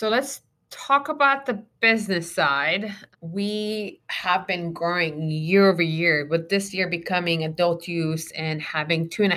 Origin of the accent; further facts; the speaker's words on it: Israel; now in United States; I'm born and raised in Israel.